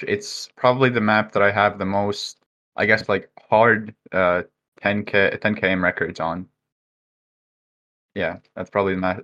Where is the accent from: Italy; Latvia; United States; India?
Latvia; So I am from Latvia, for anyone who doesn't know.